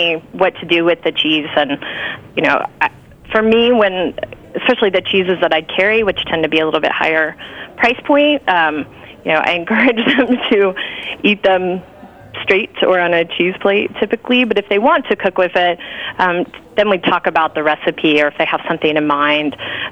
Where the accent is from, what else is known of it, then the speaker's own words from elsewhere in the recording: the South, United States; I grew up in the South, but my parents are both from the North